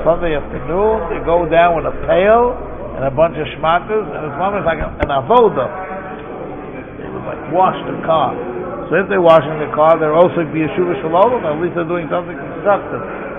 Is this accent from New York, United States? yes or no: yes; New York City, New York, United States; I remember when I was growing up on the Lower East Side